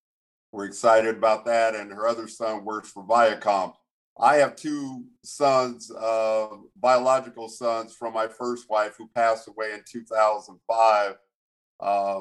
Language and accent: English; Santa Barbara, California, United States; First of all, born and raised in Santa Barbara.